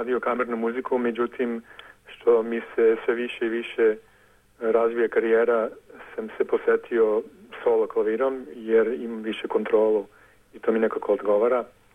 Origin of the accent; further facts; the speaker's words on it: San Francisco, California, United States; Dobro, ja sam rođen u San Francisku. Obje su mi roditelji rođeni u Beogradu. Ja sam odrastao u Kaliforniji